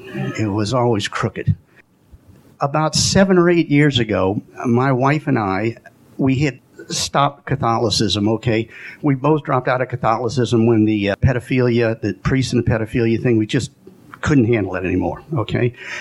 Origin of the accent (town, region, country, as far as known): Irving, Texas, United States; born there